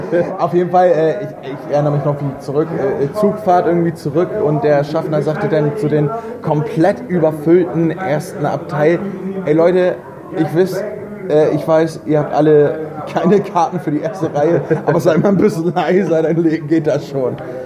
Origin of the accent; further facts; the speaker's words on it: Bad Schwartau, Schleswig-Holstein, Germany; ich komme aus Bad Schwartau, wir haben keine Toten.